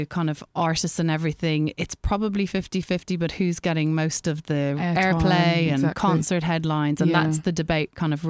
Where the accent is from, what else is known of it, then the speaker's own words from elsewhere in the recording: Ireland; See, I, being Irish, I've got a big … fangirl thing.